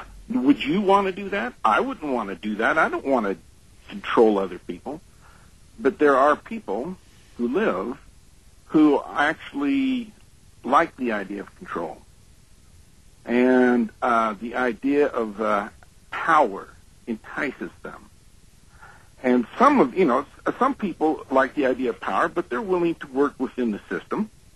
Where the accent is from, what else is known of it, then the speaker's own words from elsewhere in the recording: Mesa, Arizona, United States; When I was 14, I was raised in Mesa, Arizona